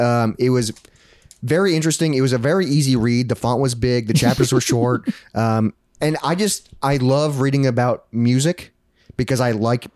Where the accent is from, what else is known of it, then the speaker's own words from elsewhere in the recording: Iowa, United States; We're from Iowa